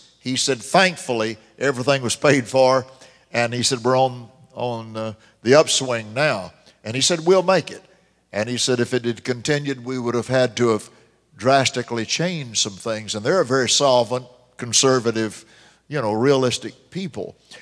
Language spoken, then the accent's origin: English; United States; I am an American, and I'm proud of my nation, righteously proud, not sinfully proud, but righteously proud.